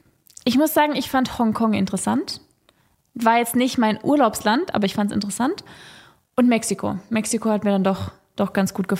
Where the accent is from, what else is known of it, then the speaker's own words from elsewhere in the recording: Ettlingen, Baden-Württemberg, Germany; Ich liebe auch meine Heimat. Also wenn ich durch Ettlingen laufe und dann sehe ich die Altstadt, dann ist einfach so ein Durchatmen und Ankommen.